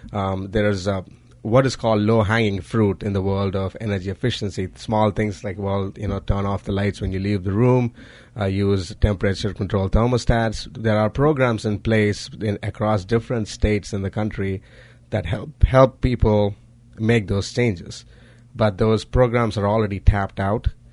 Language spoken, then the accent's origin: English; India; moved away; So I came here from India back in 2009.